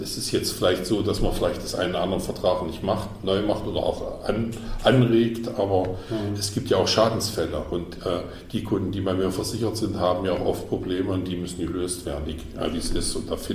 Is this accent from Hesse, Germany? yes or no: no; Saxony-Anhalt, Germany; Wir haben in Mansfeld-Südharz, das ist ja der Kreis, wo ich herkomme